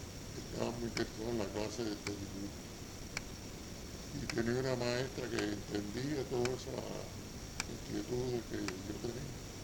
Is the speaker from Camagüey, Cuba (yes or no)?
no; Sidra, Matanzas, Cuba; born there; Nací en Sidra, provincia de Matanzas, Cuba, noviembre 23, 1920.